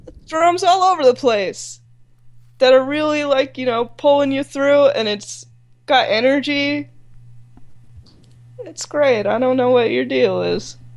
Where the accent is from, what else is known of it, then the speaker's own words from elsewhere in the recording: United States; I'm just ignorant. I'm just American.